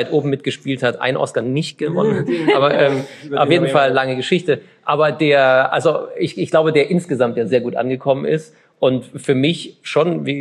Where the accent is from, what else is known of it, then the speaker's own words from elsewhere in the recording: Chemnitz, Saxony, Germany; born there; ich habe ja Verwandtschaft und Familie, ich bin ja gebürtiger Karl-Marx-Städter